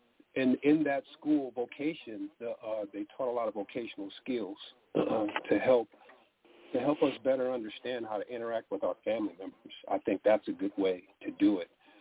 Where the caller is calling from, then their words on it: Tucson, Arizona, United States; I'm calling from Tucson, Arizona.